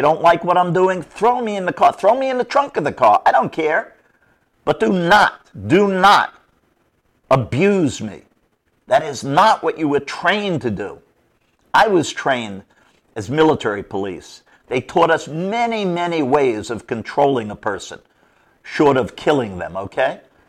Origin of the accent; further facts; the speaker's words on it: New York City, New York, United States; Again, I grew up in New York City. I'm a few years older than him.